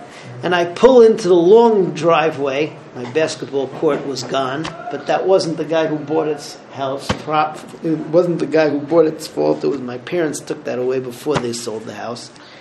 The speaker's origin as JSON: {"language": "English", "country": "Israel", "said": "I'm from Eretz Yisrael, and you're living in my house."}